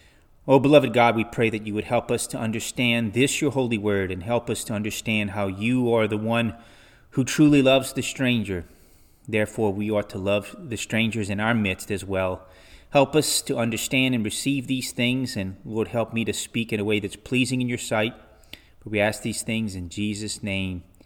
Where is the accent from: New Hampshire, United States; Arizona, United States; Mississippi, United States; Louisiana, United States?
Louisiana, United States; moved away as an adult; So when I moved from South Louisiana to go to college in the late 1990s, I tried a whole gamut of different churches to find a church home.